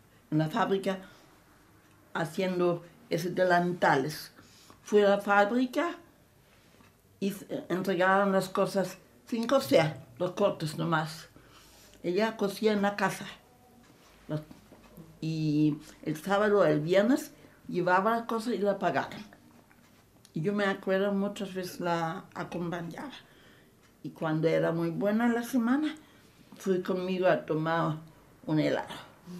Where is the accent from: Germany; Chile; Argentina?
Germany; moved away; Cuando yo salí de Alemania, una estación se desmayó.